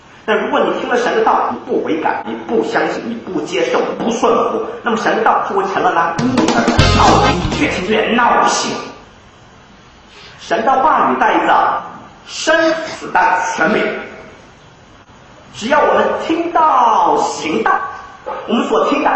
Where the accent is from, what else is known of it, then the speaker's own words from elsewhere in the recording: China; 我们中国人吃臭豆腐啊，吃习惯了，臭的也是香，